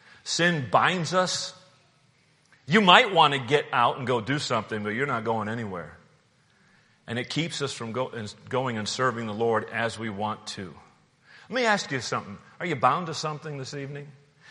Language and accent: English; New Hampshire, United States; When I grew up in New Hampshire, we had this little mountain in our, it was, I don't know why they called it a mountain, but it was a little hill, and they called it Mount Prospect.